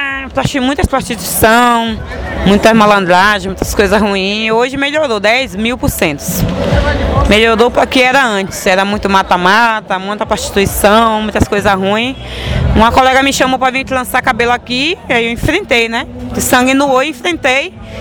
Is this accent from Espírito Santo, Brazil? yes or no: no; Salvador, Bahia, Brazil; De nascimento, eu nasci no Bonocô, chama Corme de Farias. Nasci com minha tia, depois agora vim para o Cabula, moro com minha mãe. Fui nascida e criada com minha mãe.